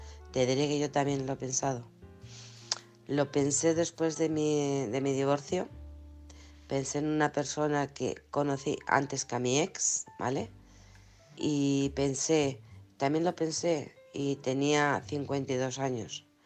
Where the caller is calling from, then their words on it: Alcorcón, Community of Madrid, Spain; de Alcorcón.